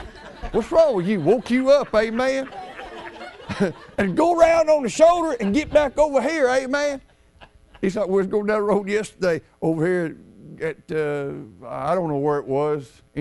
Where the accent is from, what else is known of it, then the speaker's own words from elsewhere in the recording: Tennessee, United States; You know, I grew up down in Tennessee. They call it Tennessee Road, you know.